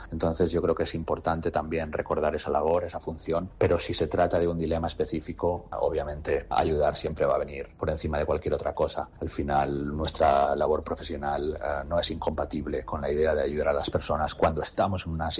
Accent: Daimiel, Castilla-La Mancha, Spain; pues desde donde venimos. Yo soy un chico de Daimiel que nunca hubiese imaginado que viajaría por

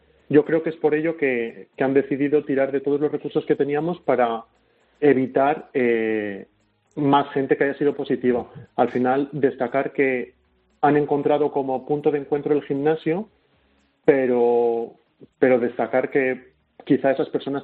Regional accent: Madrid, Community of Madrid, Spain; De hecho, pues yo soy de Madrid

